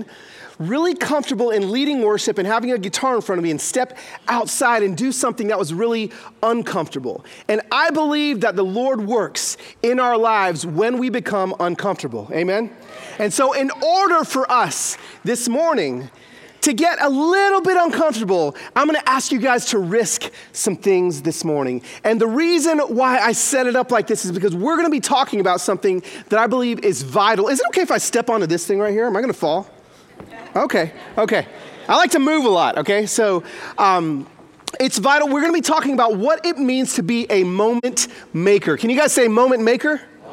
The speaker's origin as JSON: {"language": "English", "town": "East Los Angeles", "region": "California", "country": "United States", "lives_now": "Nashville, United States", "said": "Here, yes, I live in Nashville, Tennessee, but I'm from East Los Angeles, East LA, Pico Rivera"}